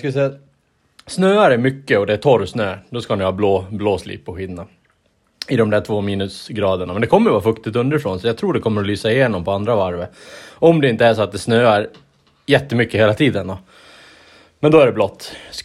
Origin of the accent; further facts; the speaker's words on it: Sweden; det är himla kul att det är sånt intresse för långloppen hemma i Sverige